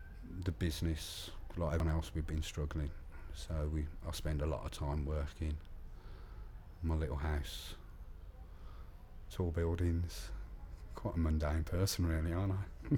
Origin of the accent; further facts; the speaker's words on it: Birmingham, West Midlands, United Kingdom; born there; I was born in Aston in Birmingham, in a slum. Bathed in a metal bath in front of the fire. Yeah, I'm that old.